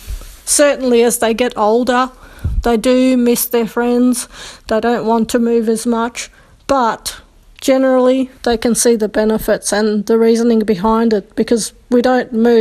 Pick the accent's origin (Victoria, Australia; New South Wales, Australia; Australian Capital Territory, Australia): Australian Capital Territory, Australia; Canberra; I'm from Canberra and my husband's from Perth.